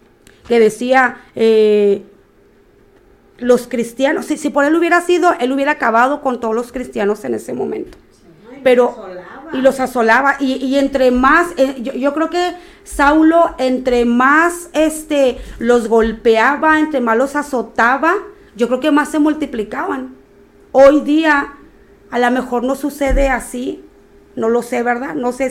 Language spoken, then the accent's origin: Spanish; Mexico; hablo aquí en mi país, México